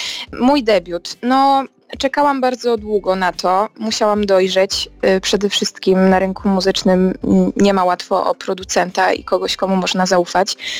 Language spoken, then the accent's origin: Polish; Tychy, Silesian Voivodeship, Poland; jestem ze Śląska, więc tam do ogniska muzycznego w Tychach